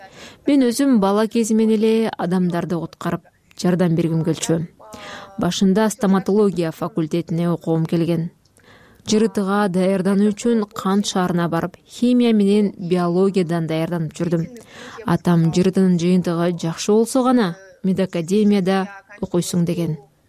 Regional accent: Chuy Region, Kyrgyzstan; Чуйгулусунун Мьянфан айылында туулгам. Ушул айылдагы жалгыз мектепте окугам.

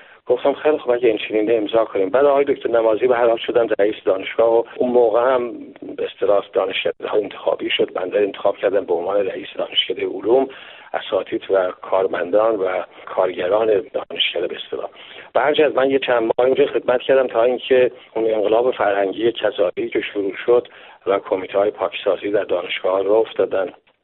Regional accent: Iran; now in Canada; من دلم به حال وطنم ایران میسوزه

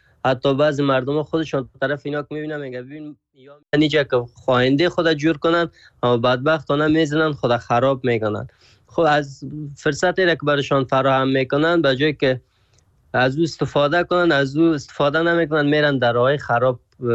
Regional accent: Afghanistan; اگر چیزی که پیش از یکی که پرسانت کنه از کجا هستی بگویم از افغانستان هستم

